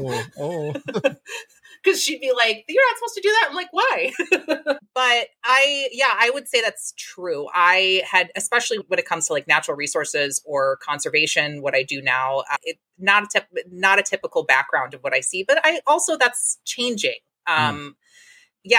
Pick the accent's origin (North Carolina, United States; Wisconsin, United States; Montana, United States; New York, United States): Wisconsin, United States; Milwaukee; Like I said, born and raised in Milwaukee, middle of the city. I grew up across the street from a major city hospital